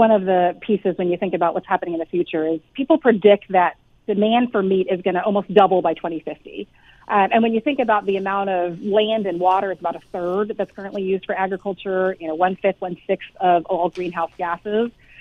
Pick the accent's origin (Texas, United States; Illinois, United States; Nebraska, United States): Texas, United States; I'm from Texas, and I love my meat.